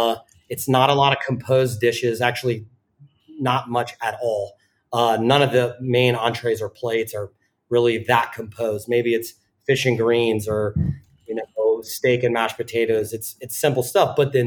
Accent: the South, United States; I mean, I grew up in the South. My reference points are like actually Greek Southern diner.

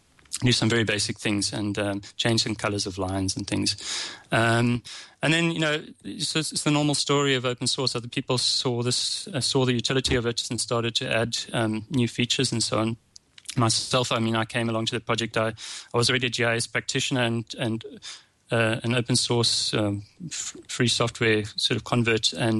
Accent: South Africa; accent: South African; It's my South African accent.

